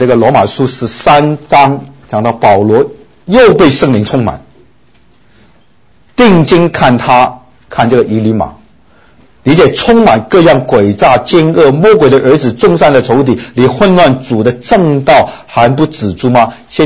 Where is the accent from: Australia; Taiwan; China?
China; 是否是因为我们中国人这种道德性的教导很注重修身